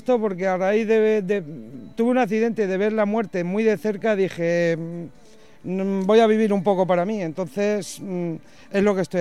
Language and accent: Spanish; Albacete, Castilla-La Mancha, Spain; normalmente siempre apuesto por Albacete, que es mi tierra, en Navidad